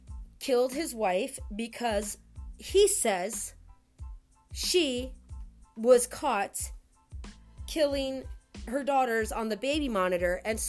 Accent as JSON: {"language": "English", "region": "North Carolina", "country": "United States", "tie": "born or raised there", "said": "And they lived in North Carolina. That's my home state, too."}